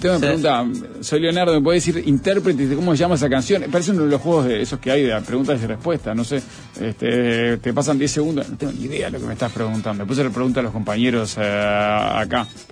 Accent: Uruguay; now in Spain; también de Europa, en este caso España. Soy uruguayo viviendo en España

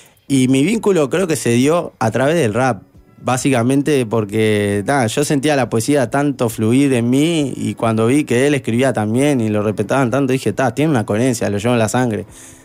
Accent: Montevideo, Uruguay; Yo soy de Buceo, siempre me quedé ahí. Mi padre es de Melo, o sea, comíamos todo con arroz. Mi madre siempre que se crió ahí, en Buceo.

